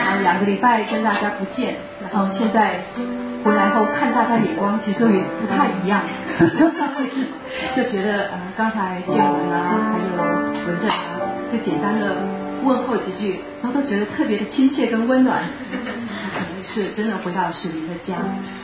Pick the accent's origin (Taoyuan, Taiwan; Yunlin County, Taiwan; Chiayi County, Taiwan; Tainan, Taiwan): Taoyuan, Taiwan; Yangmei; 我是从如果台湾来的兄弟，我是从桃园杨梅来的，那是一个小镇，所以有那个比较深的文化在里面。